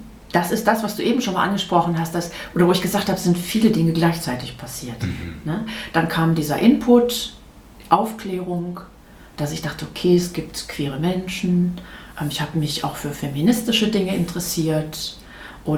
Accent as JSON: {"language": "German", "region": "North Rhine-Westphalia", "country": "Germany", "tie": "born or raised there", "said": "Ich bin in Nordrhein-Westfalen groß geworden."}